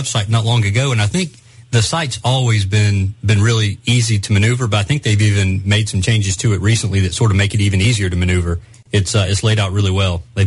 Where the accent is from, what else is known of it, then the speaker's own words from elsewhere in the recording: Spartanburg, South Carolina, United States; Well, Spartanburg was formerly my hometown. There's a lot of turkey hunters in Spartanburg.